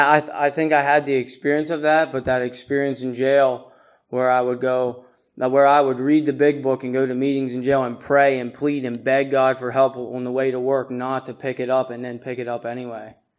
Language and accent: English; Perry County, Pennsylvania, United States; I'm from Perry County, Pennsylvania. So that's like hour and a half, hour and 45 minutes away.